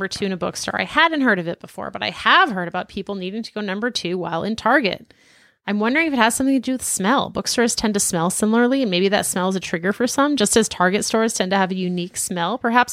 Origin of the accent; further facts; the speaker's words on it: Massachusetts, United States; Sure, but I'm also from Massachusetts.